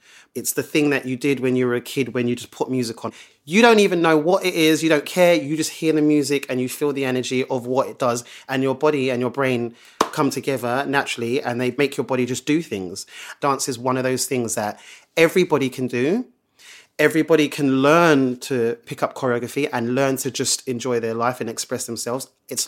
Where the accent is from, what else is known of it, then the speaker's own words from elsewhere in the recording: London, United Kingdom; accent: London; I'm really London. Like, my accent is really, really like fast.